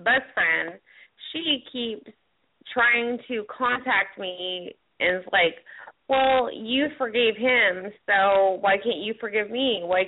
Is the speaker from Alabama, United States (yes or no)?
no; Spartanburg, South Carolina, United States; so my hometown is Spartanburg, South Carolina.